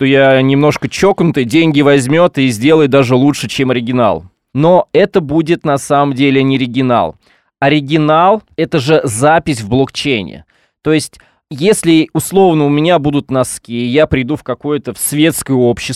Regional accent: Vladimir Oblast, Russia; Я сам родом из Владимирской области

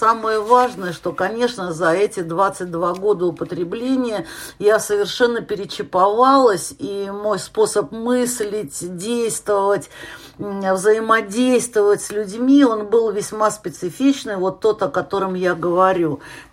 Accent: Saint Petersburg, Russia; Я из Питера.

